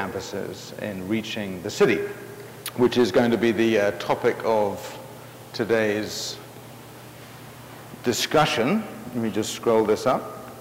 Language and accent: English; England, United Kingdom; I'm from England, in case you didn't know.